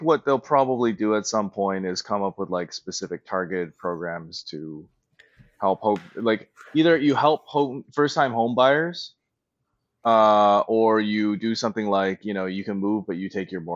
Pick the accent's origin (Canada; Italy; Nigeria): Canada; Toronto, Ontario; I'm from Toronto.